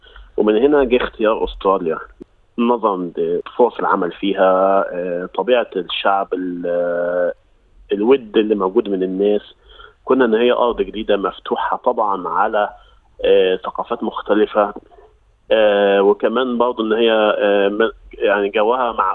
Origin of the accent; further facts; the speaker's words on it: Egypt; moved away as an adult; also born or lived in Saudi Arabia; now in Australia; أنا من مصر هنا في أستراليا من حوالي 10 سنين. أنا طبعا شغلي كصيدلي، اتخرجت من جامعة القاهرة، بعد كده اشتغلت في مصر حوالي 2 سنين، بعد كده هو اتخرجت على المملكة العربية السعودية، قعدت هناك